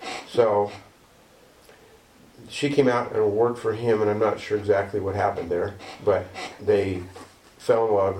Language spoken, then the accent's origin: English; Coeur d'Alene, Idaho, United States; Yeah, I was born and raised in Coeur d'Alene and spent every summer up here of my life until I was probably about 16